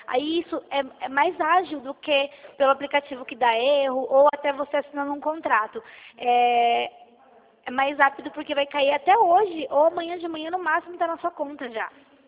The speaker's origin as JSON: {"language": "Portuguese", "town": "Campinas", "region": "São Paulo", "country": "Brazil", "said": "Sou aqui de Campinas."}